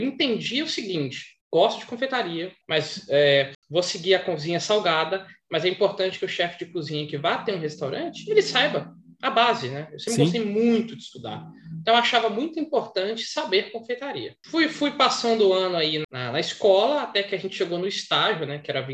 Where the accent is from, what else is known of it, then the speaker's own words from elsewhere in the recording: Belo Horizonte, Minas Gerais, Brazil; eu entrei na faculdade aos 17, em Belo Horizonte, minha cidade natal